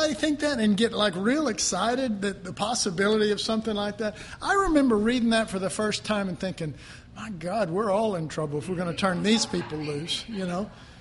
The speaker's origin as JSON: {"language": "English", "town": "Dallas", "region": "Texas", "country": "United States", "tie": "born or raised there", "said": "Sorry, I grew up in Oak Cliff, and we say, what you be, man?"}